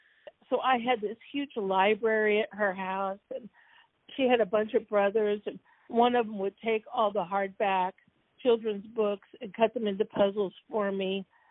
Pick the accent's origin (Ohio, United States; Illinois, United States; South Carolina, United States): Illinois, United States; Murrayville; born there; I was born in Murrayville, Illinois, which is about in the middle of Illinois, all in farm country.